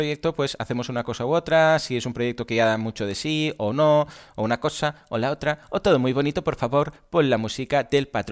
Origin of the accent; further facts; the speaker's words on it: Catalonia, Spain; Y somos catalanes, un poco ratas, ¿no?